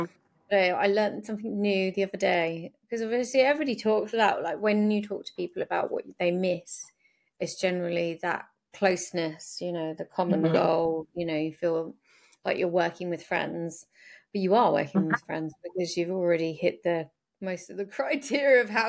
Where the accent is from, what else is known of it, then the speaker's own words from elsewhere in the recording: United Kingdom; I think as a Brit